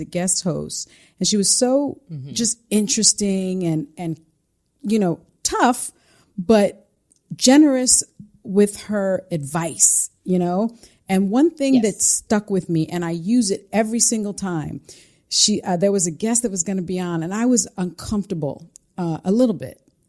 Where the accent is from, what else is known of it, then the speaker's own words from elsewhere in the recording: Bronx, New York, United States; See, I'm from the Bronx.